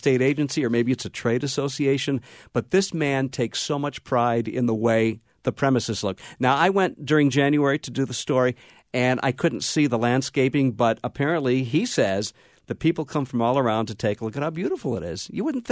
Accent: Detroit, Michigan, United States; I grew up in Detroit, well, which, by the way, is a dump, but that's a whole different story.

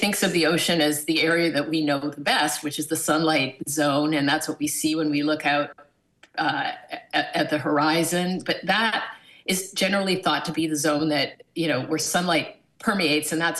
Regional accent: Canada; growing up in Canada, I didn't have a lot of access or exposure to the ocean

